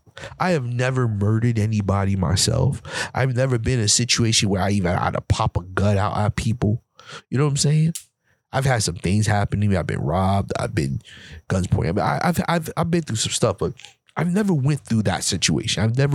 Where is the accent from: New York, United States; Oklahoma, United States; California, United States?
New York, United States; Bronx; Now, I'm from the hood. I'm from the Bronx, New York, from the projects.